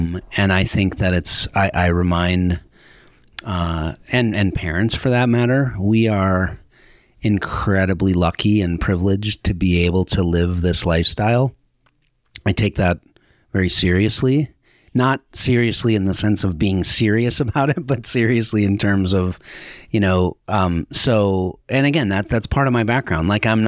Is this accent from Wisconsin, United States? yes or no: yes; Milwaukee, Wisconsin, United States; You know, I was I grew up in Milwaukee, Wisconsin, the international mecca of skiing.